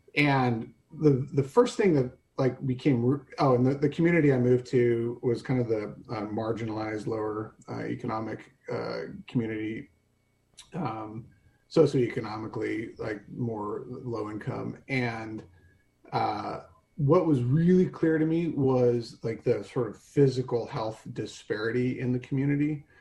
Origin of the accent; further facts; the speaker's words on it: Portland, Oregon, United States; also born or lived in Fort Collins, United States; I was born in Fort Collins, Colorado. Moved to the Northwest, Portland, because of my dad's job.